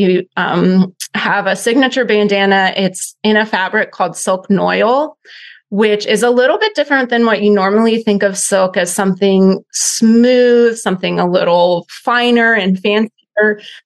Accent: West Virginia, United States; Because, you know, growing up in West Virginia, it's very rural.

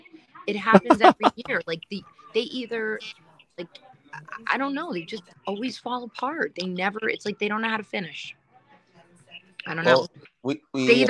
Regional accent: Florida, United States; I've been a Dolphin fan since I was born. Literally. I'm from Florida. Long suffering.

